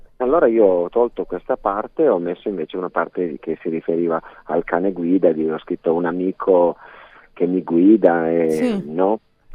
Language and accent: Italian; Pinerolo, Piedmont, Italy; io sono di Pinerolo, sono vicino